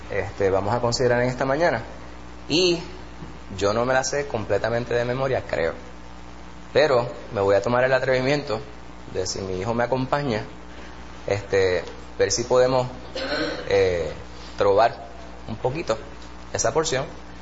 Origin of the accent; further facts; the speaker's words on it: Puerto Rico; los aspectos culturales artísticos de nuestra idiosincrasia como puertorriqueños